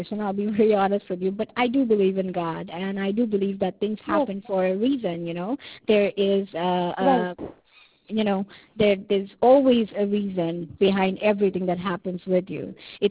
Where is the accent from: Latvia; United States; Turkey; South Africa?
South Africa; I actually come from a third world country as well. I am from South Africa, and I'm a South African Christian.